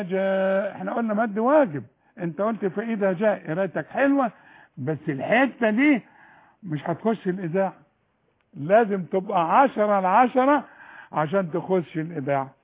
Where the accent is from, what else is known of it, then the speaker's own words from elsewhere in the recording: Faqous, Sharqia Governorate, Egypt; انا من الشرقية، انا من الشرقية فعلا، من فجوس،